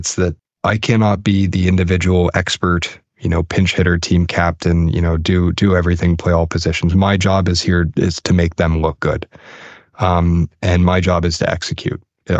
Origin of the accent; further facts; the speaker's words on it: Rust Belt, United States; I'm from the Rust Belt, you know, like my parents are always losing their jobs.